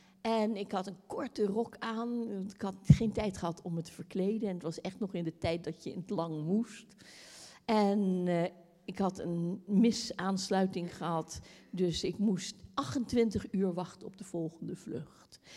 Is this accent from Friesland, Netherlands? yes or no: no; Spakenburg, Utrecht, Netherlands; We komen natuurlijk uit Spakenburg en Spakenburg is een heel traditioneel maar kerkelijk dorp.